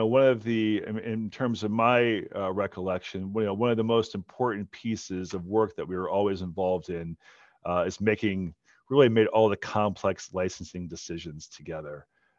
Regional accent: Pennsylvania, United States; I grew up in Northeast Pennsylvania, where gambling is firmly entrenched in the culture.

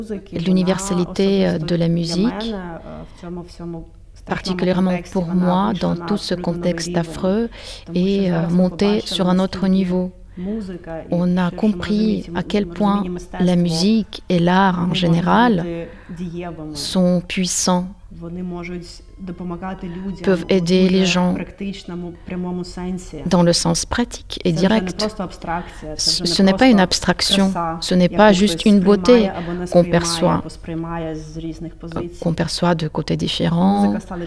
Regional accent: Ukraine; J'ai réfléchi comment est-ce que je peux faire pour l'Ukraine, qu'est-ce que je peux faire pour mon pays natal

